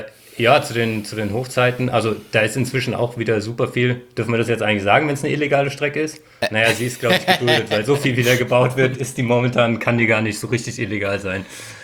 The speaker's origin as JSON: {"language": "German", "town": "Darmstadt", "region": "Hesse", "country": "Germany", "moved": "as an adult", "lives_now": "Innsbruck, Austria", "said": "Ja, also ich komme aus Darmstadt ursprünglich und ist natürlich direkt am Einstieg in Odenwald und somit jetzt nicht wie im Vergleich zu, wie ich hier in Innsbruck wohne, mitten in den Bergen, aber doch schon auch ganz nette Hügel"}